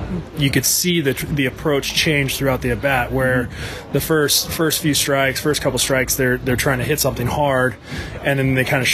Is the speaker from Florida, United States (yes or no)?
no; Huntington Beach, California, United States; From California.